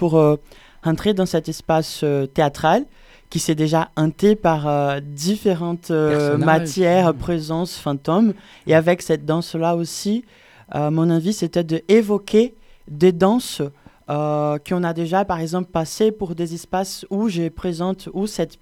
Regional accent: Brazil; moved away as an adult; now in Montpellier, France; Donc, j'habite à Montpellier depuis 2022. Je suis venu du Brésil directement pour faire ces parcours.

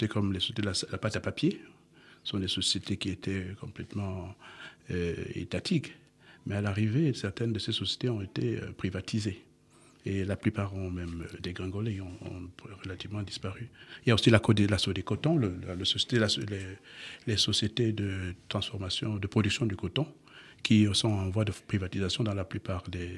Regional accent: South, Cameroon; Je suis originaire du Cameroun, plus exactement entre Douala Yaoundé et Iséka. C'est le sud du Cameroun, si vous connaissez un peu.

